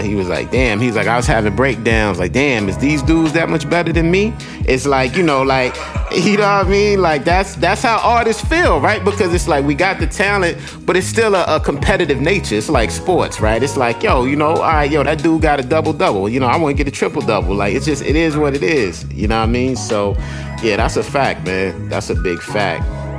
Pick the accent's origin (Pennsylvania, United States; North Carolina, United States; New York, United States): New York, United States; Queens; I know growing up in the hood, like, I grew up in Southside, Queens. It was very violent.